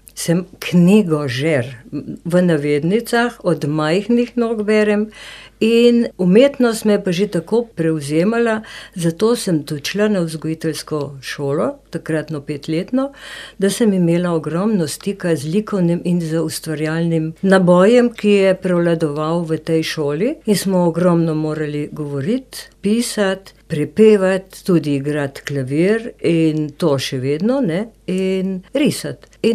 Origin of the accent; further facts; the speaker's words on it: Ljubljana, Central Slovenia, Slovenia; moved away as an adult; sem Ljubljančanka in sem se pač tle preselila, prav mogoče po naključju ali pa ne. Namreč 1974. leta sem se jaz takrat poročila in sva z možem iskala stanovanje